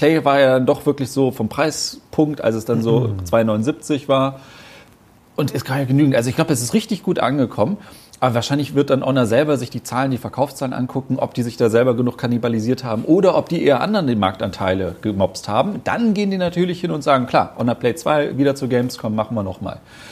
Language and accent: German; Düsseldorf, North Rhine-Westphalia, Germany; Als Düsseldorfer natürlich auch